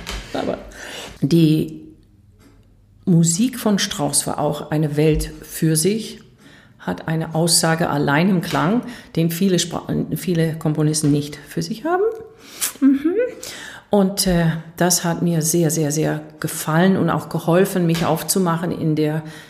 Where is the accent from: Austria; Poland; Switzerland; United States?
United States; German is a second language; Weil ich komme aus USA, wir hatten kein Geld.